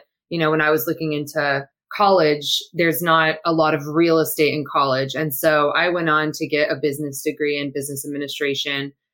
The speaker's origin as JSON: {"language": "English", "town": "Temecula", "region": "California", "country": "United States", "said": "I'm from Temecula, California."}